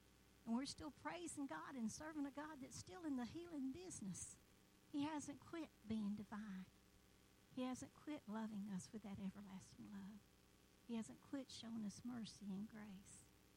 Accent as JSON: {"language": "English", "town": "Tallapoosa", "region": "Georgia", "country": "United States", "said": "I'm from Tallapoosa, where people don't go to have a good life. It's where you go to hide. There's only like 400 folks there and 500 dogs"}